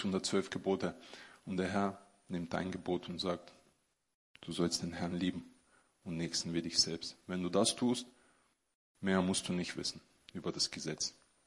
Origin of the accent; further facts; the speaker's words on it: Bulgaria; German is a second language; now in Germany; den Gott berufen hat, damals zur Wendezeit bei uns in Bulgarien. Bulgarien ist zwischen 6 und 7 Millionen Menschen.